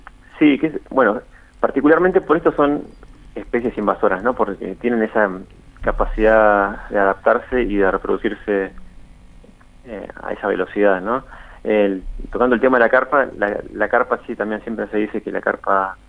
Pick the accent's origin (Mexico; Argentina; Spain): Argentina; Viedma, Río Negro; Yo soy de Viedma, sí.